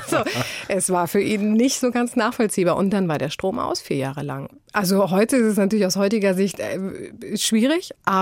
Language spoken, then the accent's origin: German; Habshausen, Germany; Ja, auf jeden Fall. Also ich bin viel draußen gewesen. Ich habe im Regen getanzt. Ich habe Hütten gebaut.